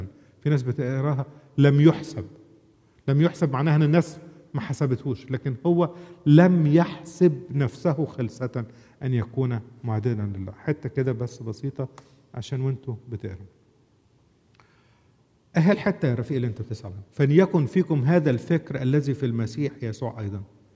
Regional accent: Asyut, Asyut Governorate, Egypt; من عندنا في أسيوط

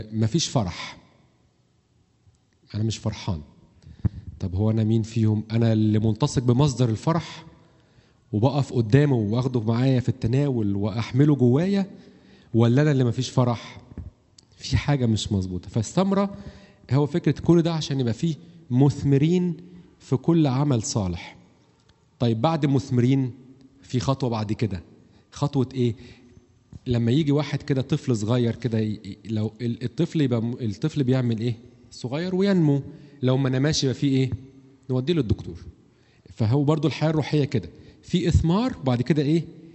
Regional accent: Egypt; احنا ما عندناش فكرة الاستمرارية كمصريين

